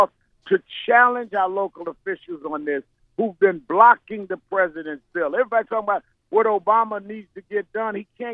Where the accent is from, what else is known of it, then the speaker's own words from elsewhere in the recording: Baton Rouge, Louisiana, United States; I'm from Baton Rouge. I'm going to be at the funeral. Our people have been marching in Baton Rouge since day one with the NAACP.